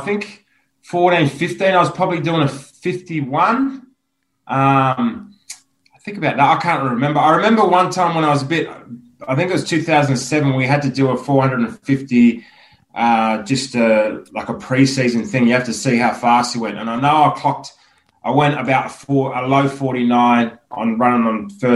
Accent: Penrith, New South Wales, Australia; moved away; also born or lived in Springwood; I was born in Nepean Hospital. Yeah

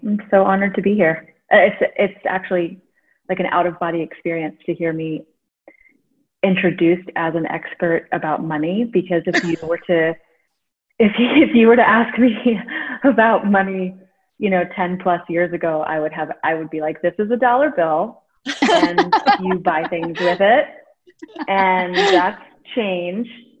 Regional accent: North Carolina, United States; So I'm originally from North Carolina. So super excited to be on this one. And I've kind of lived all over the place since then.

